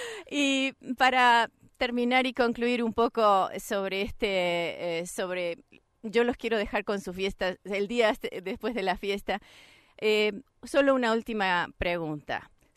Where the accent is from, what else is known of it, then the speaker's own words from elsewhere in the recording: Argentina; Porque yo soy argentina y el tango es un lamento constante.